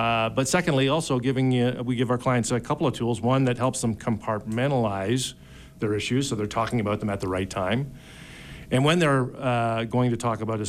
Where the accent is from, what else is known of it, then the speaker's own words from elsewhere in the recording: Canada; also born or lived in Dallas, United States; Sure. So, originally, I'm from Canada.